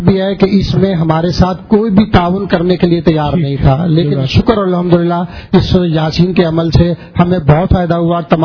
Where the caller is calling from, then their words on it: Lahore, Punjab, Pakistan; میرا تعلق لاہور سے ہے،